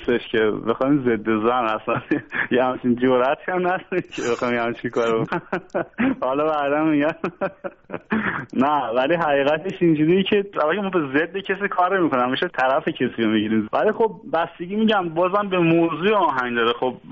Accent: Isfahan, Iran; من خودم بچه اصفهانم و اصلا کلا اصفهان به دنیا اومدم

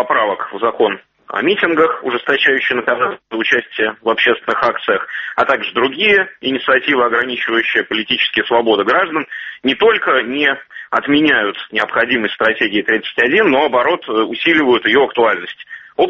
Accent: Saint Petersburg, Russia; Я думаю, что петербуржцы тоже должны показать, что мы с этим не согласны, и что это наш город

